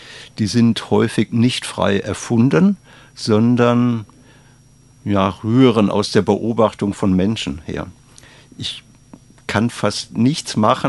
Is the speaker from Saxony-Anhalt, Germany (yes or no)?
no; North Rhine-Westphalia, Germany; accent: Westphalian; now in Baden-Württemberg, Germany; das Schwäbische und das Westfälische